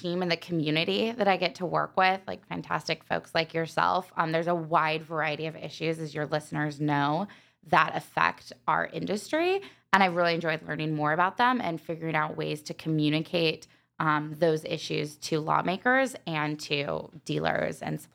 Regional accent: Salt Lake City, Utah, United States; moved away as an adult; now in Washington, United States; So I'm from Salt Lake City, moved out to D.C. 7 years ago

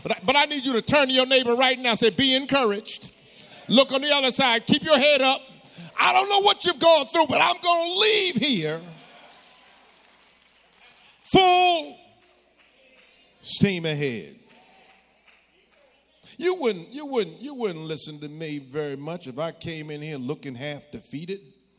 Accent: New Jersey, United States; Now, I grew up in Jersey. In Jersey, we didn't have to pump our gas.

